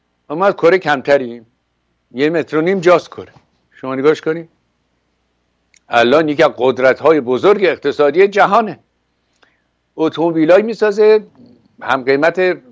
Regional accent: Iran; من یه ایرانی هستم

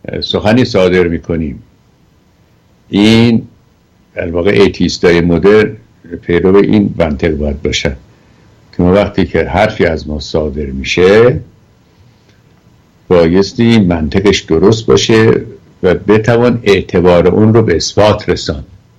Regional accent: Iran; ما که ایرانی هستیم و اینقدر مدنیت داریم

